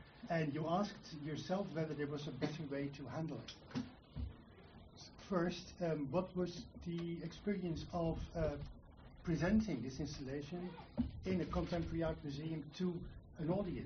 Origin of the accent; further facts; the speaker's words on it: Amsterdam, North Holland, Netherlands; from Amsterdam.